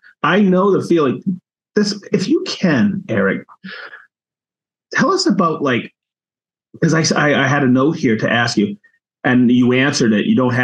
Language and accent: English; Maine, United States; because I grew up in Maine and everybody knew about, you know, how to do woodworking.